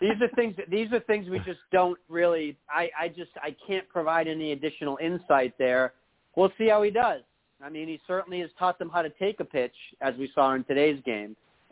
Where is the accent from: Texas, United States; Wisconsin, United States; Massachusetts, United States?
Massachusetts, United States; Boston; I can say that growing up in Boston that I had went to Walt Riniak's hitting camp a number of times in my youth.